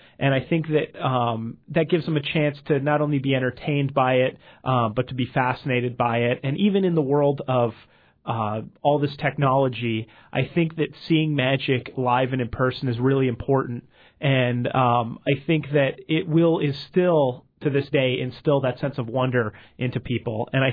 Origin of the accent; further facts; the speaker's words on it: California, United States; also born or lived in Hollywood; now in Boise, United States; I live in Boise, Idaho now, but I grew up in California, and I lived in Hollywood for the last 11 years.